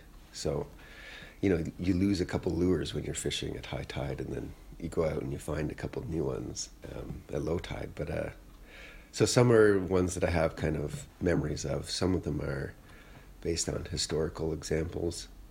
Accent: Bowmanville, Ontario, Canada; also born or lived in Iqaluit, Canada; We're currently in Bowmanville, Ontario, where I live, although I'm originally from Iqaluit, Nunavut, and I'd say my practice is based out of the north.

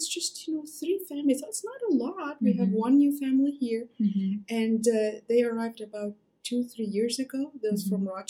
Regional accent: Bavaria, Germany; also born or lived in Aleppo, Syria; now in United States; I was born in Syria, in Aleppo, the second biggest city in Syria. I was raised in Germany, in the beautiful part of Bavaria.

